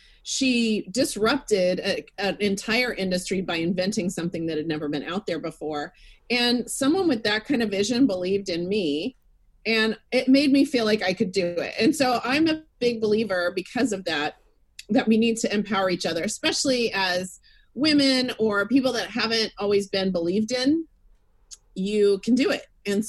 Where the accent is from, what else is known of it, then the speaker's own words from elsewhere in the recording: Fort Worth, Texas, United States; I have always been a beauty girl. I grew up in Texas, in Fort Worth, Texas.